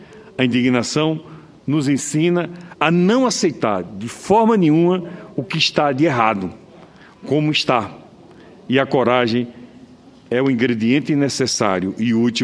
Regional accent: Sergipe, Brazil; especialmente ao povo da minha terra, a todos os sergipanos.

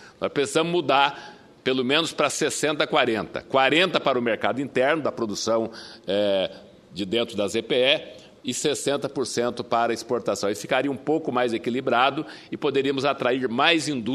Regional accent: Amazon, Brazil; nós que somos da Amazônia, somos amazônidas

